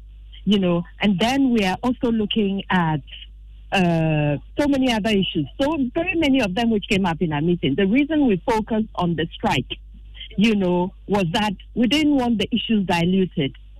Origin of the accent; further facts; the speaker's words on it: Ghana; And for our own good as Ghanaian people, working people, let's suggest these and propose these restructuring